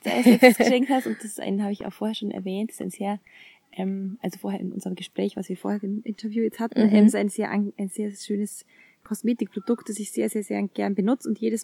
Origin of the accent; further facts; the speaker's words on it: Kaufbeuren, Bavaria, Germany; now in Munich, Germany; ich komme aus Kaufbeuren im Allgäu, wie die Dani auch, meine Interviewerin. Und ich studiere gerade in München, studiere aber da schon seit 7 Jahren mittlerweile oder 6 Jahren